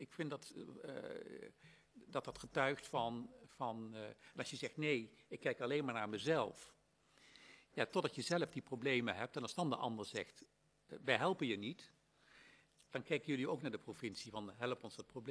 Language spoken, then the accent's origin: Dutch; Rijnwaarden, Gelderland, Netherlands; Ja, maar weet u, ik kom uit Rijnwaarden. Ik ben daar geboren en getogen.